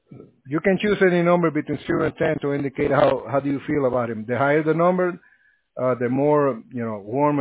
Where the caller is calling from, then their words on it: Florida, United States; Oh, we are calling from Florida, sir, through the internet.